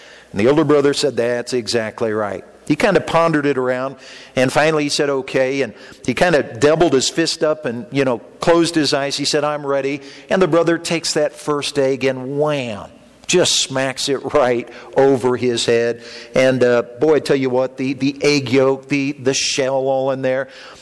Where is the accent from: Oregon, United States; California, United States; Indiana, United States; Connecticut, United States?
Indiana, United States; Indianapolis; and I'm from Indianapolis, that area